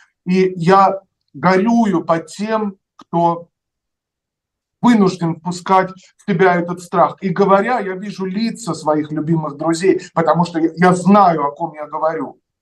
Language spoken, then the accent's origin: Russian; Russia; moved away as an adult; 14 января вышел альбом музыкальный, и 21 января я уехал из России.